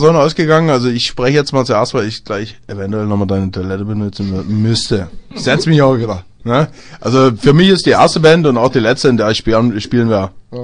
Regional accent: Großröhrsdorf, Saxony, Germany; Ne, nee, wir kommen aus Groß-Rörsdorf und finden Dresden auch

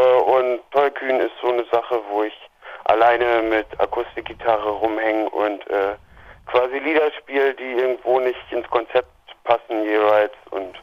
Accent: Lower Saxony, Germany; born there; now in Berlin, Germany; Ich bin gebürtiger Ostfriese, aber mittlerweile bin ich Wahlberliner geworden

